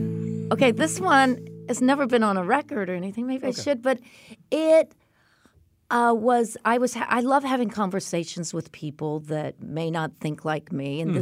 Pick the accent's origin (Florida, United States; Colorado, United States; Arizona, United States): Colorado, United States; I'm from Colorado.